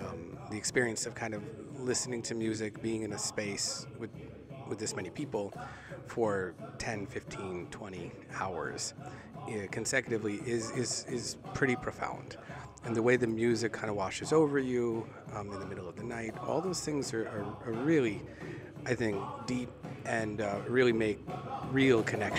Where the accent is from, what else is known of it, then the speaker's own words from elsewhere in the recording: United States; I grew up playing Carnatic music, but I grew up in the United States, so I was like really inspired by a lot of different sounds